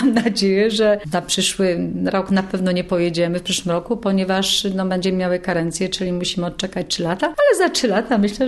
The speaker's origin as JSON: {"language": "Polish", "region": "central Poland", "country": "Poland", "said": "To znaczy u nas nie ma takiej tradycji to w centralnej Polsce"}